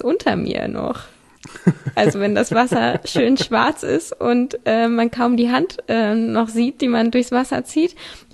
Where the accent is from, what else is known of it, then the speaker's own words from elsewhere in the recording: Hannover, Lower Saxony, Germany; also born or lived in Frankfurt / Lübeck; Ja, ich bin in Frankfurt geboren, bin dann in Hannover in die Kita gegangen, in Lübeck zur Grundschule, dann wieder in Hannover zur Schule